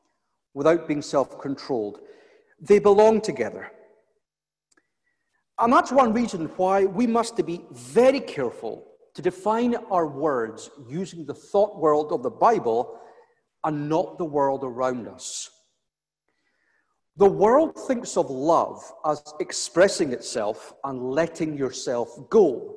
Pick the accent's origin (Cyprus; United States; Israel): Cyprus; When I was a teenager growing up in Cyprus, there were so many mosquitoes